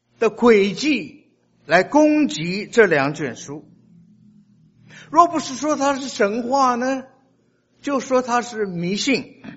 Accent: China; 我们中国人呢，相信很多很多神，很多偶像啊，菩萨。

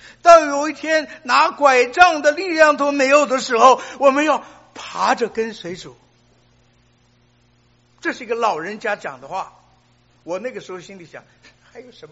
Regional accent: Shanghai, China; 我们从上海来的人都以刘翔为荣啊

